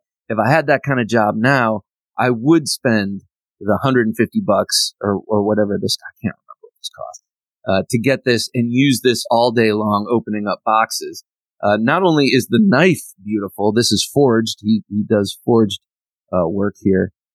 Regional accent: Ohio, United States; I'm from the Buckeye State originally, Ohio. I had to get it.

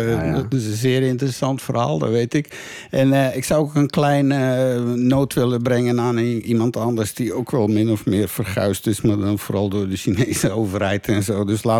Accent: Netherlands; now in Belgium; Maar nu kan jij je wel in mij verplaatsen hoe ik hier gediscrimineerd word als Nederlander hier tussen al die Vlamingen. En dan komt die Hollander weer en zo.

